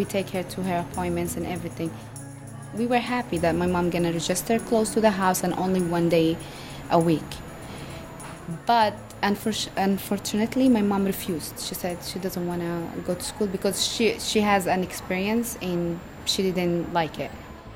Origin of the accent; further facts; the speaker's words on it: Yemen; I am from Yemen.